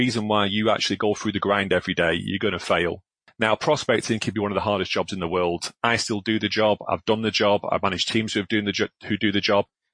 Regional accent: Glasgow, Scotland, United Kingdom; born there; I'm a northerner, I was born in Glasgow

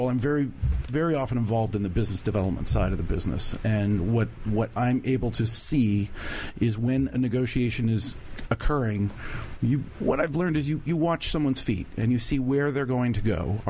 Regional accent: Alexandria, Virginia, United States; I'm from Alexandria, Virginia.

